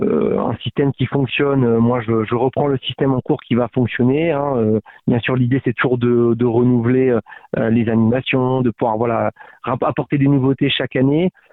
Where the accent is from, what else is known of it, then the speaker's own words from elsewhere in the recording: France; moved away; étant donné que je viens de France, la coordination événementielle est totalement différente en France.